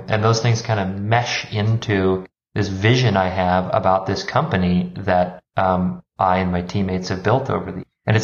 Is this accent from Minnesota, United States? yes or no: yes; Minnesota, United States; also born or lived in Wisconsin / Rome, Italy; Well, I grew up in Minnesota. I was a son of a nurse. My mom's a cancer nurse. My dad is a firefighter. I went to school in the neighboring state of Wisconsin